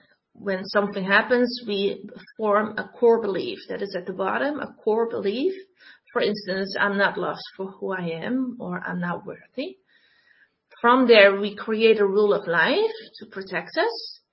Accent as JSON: {"language": "English", "country": "Netherlands", "second_language": "English"}